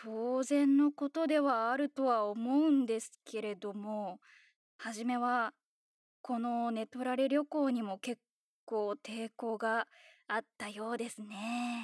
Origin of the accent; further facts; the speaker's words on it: Kyoto, Japan; 出身地がですね、私と同じ京都でございます。